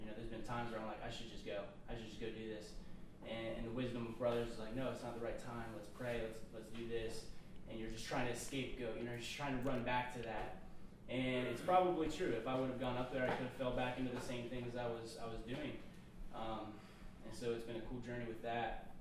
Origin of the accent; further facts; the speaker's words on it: Ohio, United States; You know, I grew up with him in Ohio.